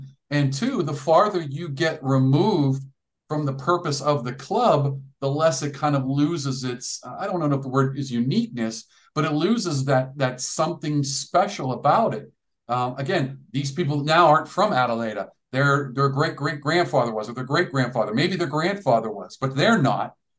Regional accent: Pittsburgh, Pennsylvania, United States; I am actually born and raised in Pittsburgh. It's called, there's an area called Bloomfield. It's Pittsburgh. They call it Pittsburgh's Little Italy.

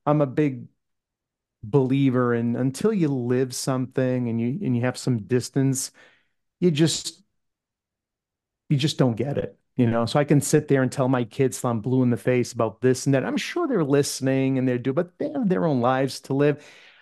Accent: Italy; growing up in Italy, I didn't play soccer with girls.

